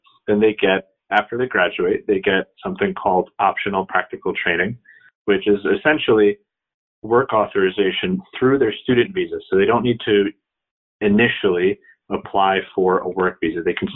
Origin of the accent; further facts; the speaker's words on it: Kharkiv, Kharkiv Oblast, Ukraine; first language Russian; English is a second language; Yeah, so I was born in Kharkiv, which is pretty close to the Russian border, actually. So, you know, I grew up speaking Russian rather than Ukrainian, for example.